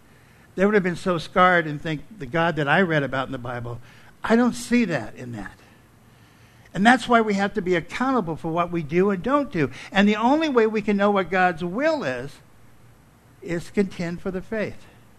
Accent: Arkansas, United States; born there; they lived in Arkansas. I'm not proud of that, but they lived in Arkansas. I was born in Arkansas.

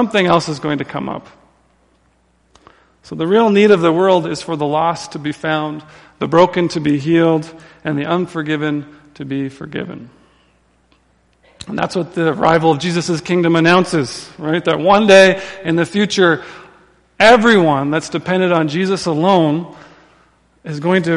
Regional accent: Saskatchewan, Canada; I'm from Saskatchewan.

